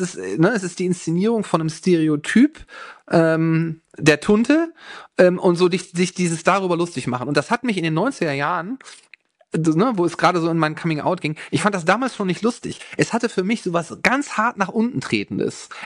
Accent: Hamburg, Germany; Ich komme aus Hamburg

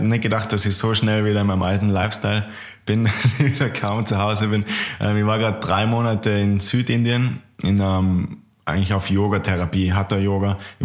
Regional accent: Völs, Tyrol, Austria; ich komme schon aus Tirol, bin in Völs aufgewachsen, direkt neben Innsbruck und wohne da auch. Also echt treu geblieben im Wohnort.

